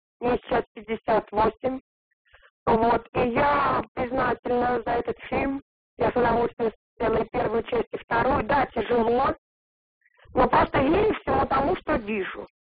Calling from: Moscow, Russia

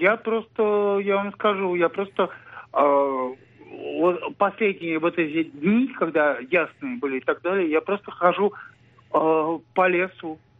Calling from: Moscow, Russia; Мне 43 года, я из Москвы.

